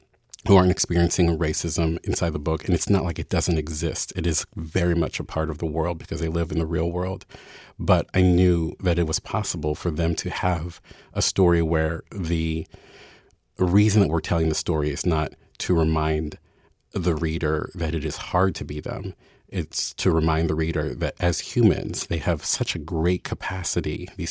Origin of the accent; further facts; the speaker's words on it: Baltimore, Maryland, United States; There were many years where every white person I met who I told I was from Baltimore, they would say, I love The Wire.